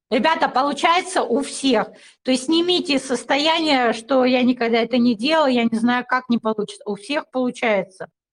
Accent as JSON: {"language": "Russian", "town": "Gelendzhik", "region": "Krasnodar Krai", "country": "Russia", "tie": "born or raised there", "said": "я росла в Геленджике, и там, в общем, все это было."}